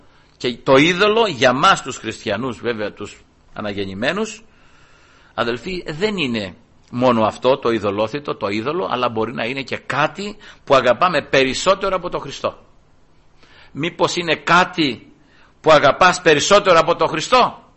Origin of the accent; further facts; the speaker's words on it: Greece; born there; Τώρα έτυχε, γεννηθήκαμε στην Ελλάδα